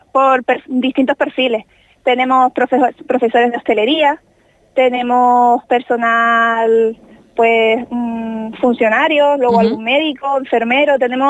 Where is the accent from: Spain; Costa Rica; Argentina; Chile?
Spain; Canary Islands; Aparte que soy majorera